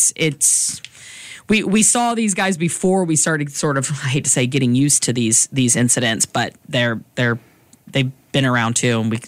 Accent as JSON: {"language": "English", "town": "Gainesville", "region": "Florida", "country": "United States", "tie": "born or raised there", "said": "But I grew up in Gainesville, Florida, and I lived through both Bundy and Danny Rowling."}